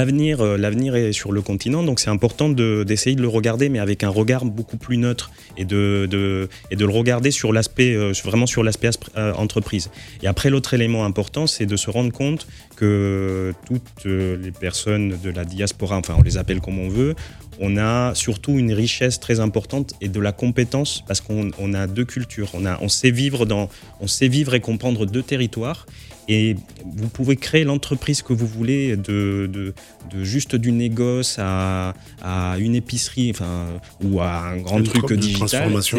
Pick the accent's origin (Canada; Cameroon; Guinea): Guinea; Moi, je suis guinéen, mais j'ai pas investi. J'ai pas commencé à travailler en Guinée.